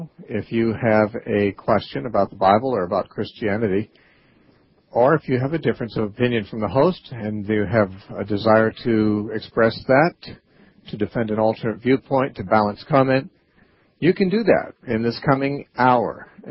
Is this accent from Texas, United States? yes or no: no; Santa Cruz, California, United States; our first caller today is Frank, who's calling from Santa Cruz, California, my hometown.